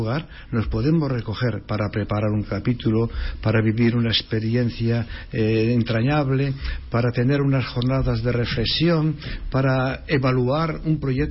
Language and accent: Spanish; Villar de Torre, La Rioja, Spain; also born or lived in Salamanca; Yo soy riojano, de un pueblo muy cercano a San Millán, Villar de Torre, insignificante en el calendario, en la geografía, digamos, de La Rioja. Pero bueno, yo nací ahí y prácticamente he pasado mi vida, sobre todo, en Salamanca